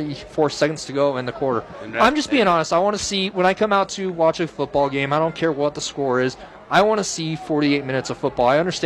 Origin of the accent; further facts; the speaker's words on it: Alliance, Nebraska, United States; I've known Tegan for quite some time growing up in Alliance.